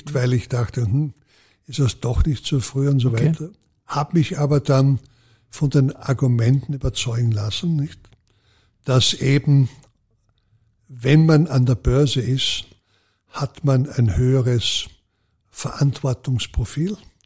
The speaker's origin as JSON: {"language": "German", "region": "Styria", "country": "Austria", "said": "Und wenn Sie so wollen, ich erwähne immer als Steirer den Hinweis, nicht, denken Sie an Red Bull."}